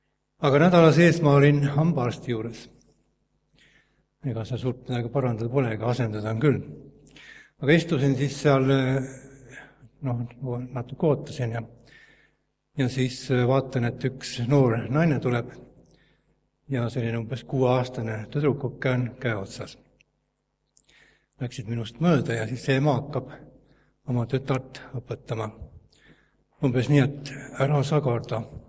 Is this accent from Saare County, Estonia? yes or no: yes; Saare County, Estonia; Aga mina olen siis ka Saaremaalt ja